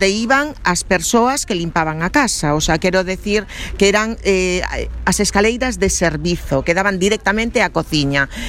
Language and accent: Galician; Mones, Galicia, Spain; De Mones. De Mones, que pertence ao concello de Petín. E Petín, claro, é da zona de Valdeorras.